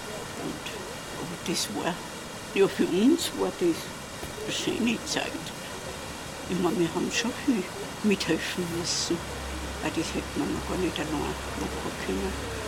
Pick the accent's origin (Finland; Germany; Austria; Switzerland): Austria; Bad Ischl, Upper Austria; eine wohne seit fast 80 Jahren in Laufen. Bin hier also geboren in Bad Ischl und in dem Haus, da Laufen 15, waren wir jetzt seit den 65er Jahren.